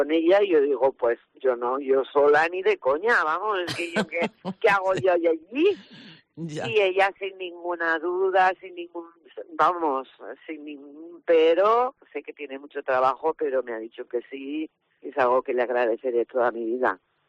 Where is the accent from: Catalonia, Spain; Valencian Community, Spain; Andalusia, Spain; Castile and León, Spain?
Valencian Community, Spain; Nules; porque yo soy de Nules, pero trabajo en Castellón.